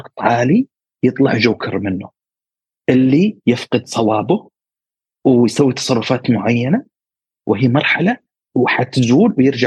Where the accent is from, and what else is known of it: Syria